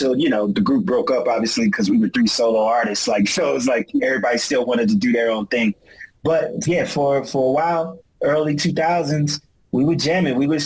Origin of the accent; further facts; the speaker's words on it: Willingboro, New Jersey, United States; It was me and 2 people from my hometown from Willingboro, … and ….